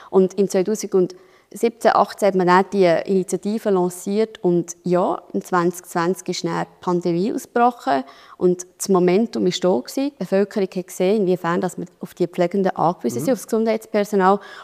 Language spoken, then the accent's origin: German; Solothurn, Switzerland; im Kanton Solothurn, wo ich herkomme, haben wir einen Gesamtarbeitsvertrag über den ganzen Kanton.